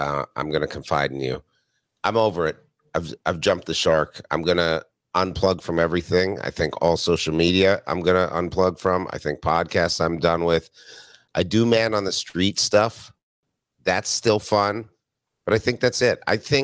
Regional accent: Canada; now in United States; And when I'm an immigrant, I moved here from Canada.

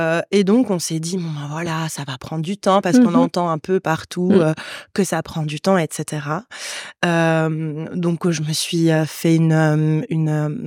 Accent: Tunisia; moved away as an adult; now in Switzerland; je suis tunisienne, donc je suis venue en Suisse pour faire mes études.

